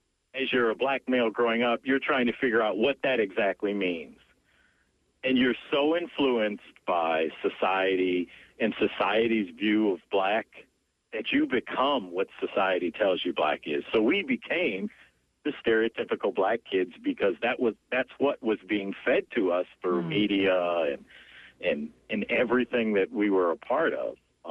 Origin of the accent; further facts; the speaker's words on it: Detroit, Michigan, United States; so I grew up in Detroit surrounded by kids that look like me.